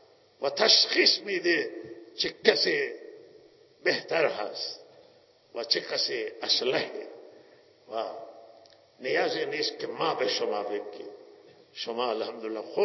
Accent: Iran; و ما ایرانیم، ما ایرانیان

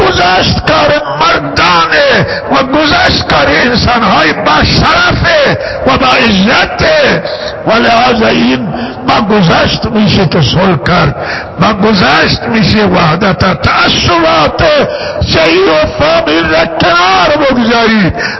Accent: Iran; همه شهروندان ایرانیان، همه ما ایرانی هستیم

